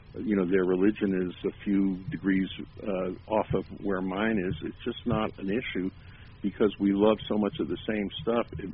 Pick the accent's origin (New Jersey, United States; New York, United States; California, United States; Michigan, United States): New York, United States; I'm a New Yorker kid who got into the folk music boom and then found out about … he changed my life that way.